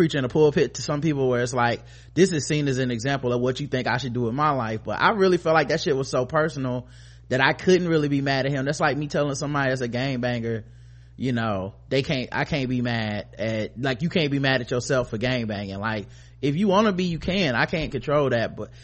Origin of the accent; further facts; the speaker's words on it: Compton, California, United States; You know, I'm a kid from Compton.